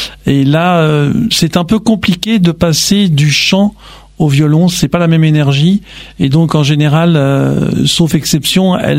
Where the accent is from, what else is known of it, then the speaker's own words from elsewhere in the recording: Veneto, Italy; moi je suis italien et de cette région là et donc c'est vrai que ça nous fait très plaisir d'aller régulièrement à Venise.